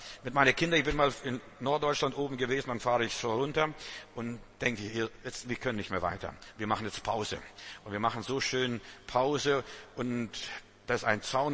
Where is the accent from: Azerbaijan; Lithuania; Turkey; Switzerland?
Lithuania; Klaipėda, Klaipėda County; wie bei uns zu Hause in Litauen, in Memeln, wie zu Hause. Also da war Schlangen, also bei uns zu Hause Kreuzottergebiet, wie bei uns zu Hause dort im Moor, so sieht's aus.